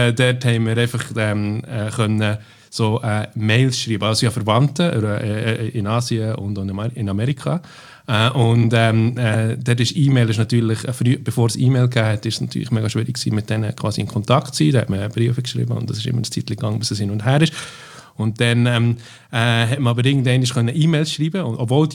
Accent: Bern, Switzerland; moved away as an adult; also born or lived in Zürich; now in London, United Kingdom; Die zweiten 10 Jahre bin ich dann in der Stadt Bern weiter aufgewachsen und dann bin ich ungefähr 6 Jahre noch in Zürich gewesen, gehen studieren. Dann die letzten 14 Jahre bin ich in London gewesen.

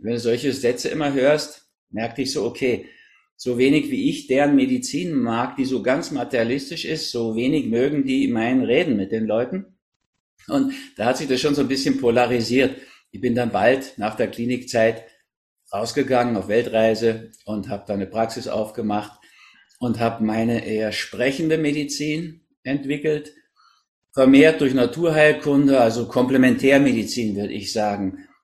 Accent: Berlin, Germany; also born or lived in Hamburg; Ich bin so eine Mischung aus Berlin und Hamburg, in Berlin geboren.

